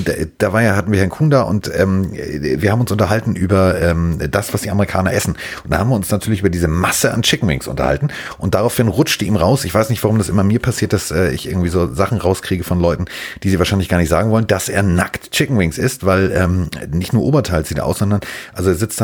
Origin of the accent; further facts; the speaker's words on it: Hamburg, Germany; ich bin Hamburger, bei uns Moin sagt man Moinsinger.